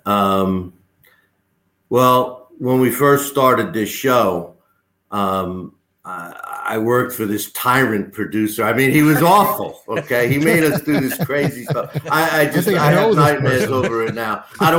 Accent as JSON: {"language": "English", "region": "England", "country": "United Kingdom", "said": "I'm from England"}